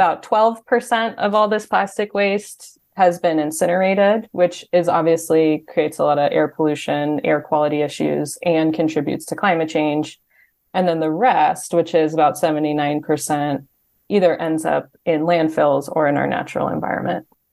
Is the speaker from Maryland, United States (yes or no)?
no; Arizona, United States; now in Portland, United States; I live in Portland, Oregon, but I grew up in Arizona. I went to University of Arizona.